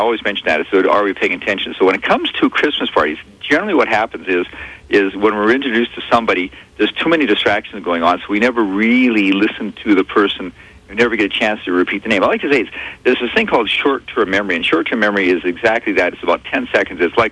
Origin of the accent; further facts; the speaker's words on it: Winnipeg, Manitoba, Canada; born there; Go, really? Oh, yeah, Winnipeg.